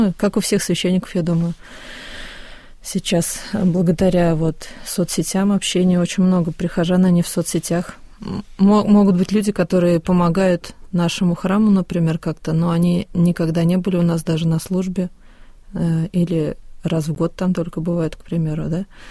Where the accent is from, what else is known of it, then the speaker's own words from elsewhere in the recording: Tatarstan, Russia; Нет, я из Татарстана сама.